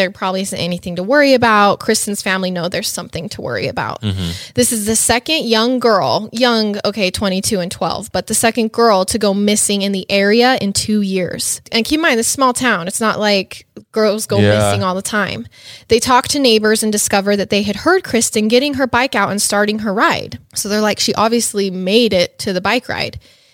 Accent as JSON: {"language": "English", "region": "Idaho", "country": "United States", "said": "I'm from Idaho, a smaller town, and the fair in my town is woo! It's the biggest event."}